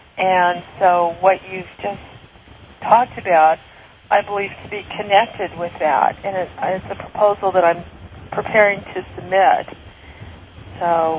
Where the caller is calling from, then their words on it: Scottsdale, Arizona, United States; Calling from Scottsdale, Arizona